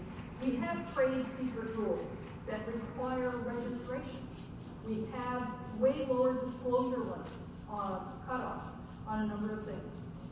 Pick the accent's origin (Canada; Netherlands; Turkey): Canada; I'm Canadian.